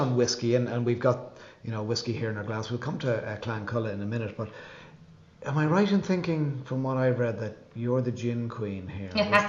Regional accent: Kiltiernan, Leinster, Ireland; because I'm from the other side of Dublin, I'm from Kiltearn, so here's three dubs sitting in East Galway

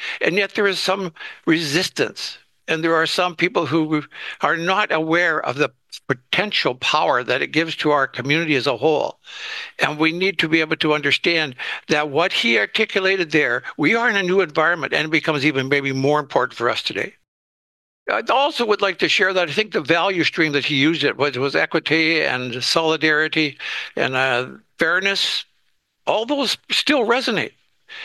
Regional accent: Canada; as a Canadian

